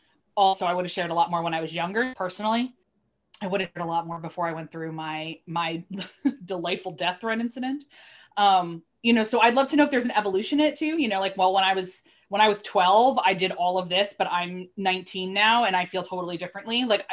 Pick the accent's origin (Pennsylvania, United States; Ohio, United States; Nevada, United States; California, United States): Pennsylvania, United States; Philadelphia; I am much more open to saying that I'm from Philly.